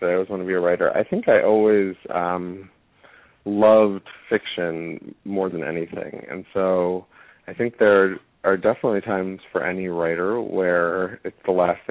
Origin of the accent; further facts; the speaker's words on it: New York City, New York, United States; I grew up in New York City, for instance, and there, if your store doesn't succeed within 6 weeks, they tear it down and put up something new.